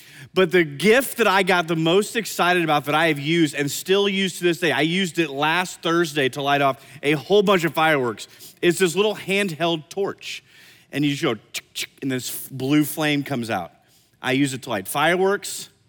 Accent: Iowa, United States; I grew up in Iowa, we had a lot of snow and we had a lot of hills.

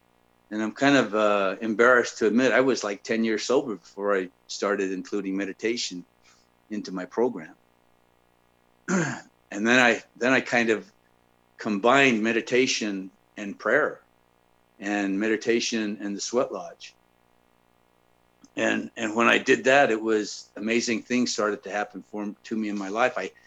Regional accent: Salt Lake City, Utah, United States; also born or lived in Navajo Reservation; I was born on the Navajo Reservation, but raised in Salt Lake City area, away from my culture, language, and tradition.

